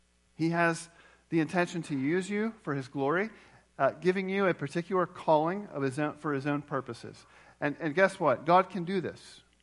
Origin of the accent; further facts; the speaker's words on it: Philippines; Growing up in the Philippines